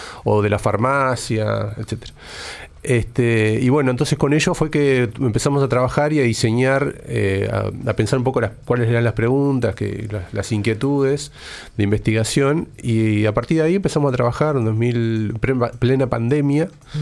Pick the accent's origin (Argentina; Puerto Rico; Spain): Argentina; also born or lived in Uruguay; Soy medio argentino, medio uruguayo. Hice la escuela, parte del liceo allá. Tuve muchos años, entonces, bueno, socializado en Argentina.